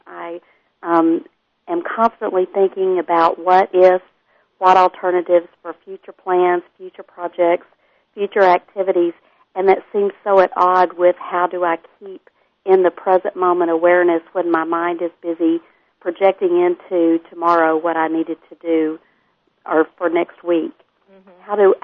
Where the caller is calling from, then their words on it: Phoenix, Arizona, United States; I'm calling from Phoenix.